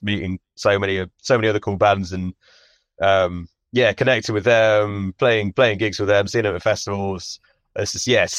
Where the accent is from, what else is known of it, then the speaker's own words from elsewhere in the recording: Worcester, West Midlands, United Kingdom; when I grew up in Worcester, another part of the Midlands, but like a bit more like past Birmingham.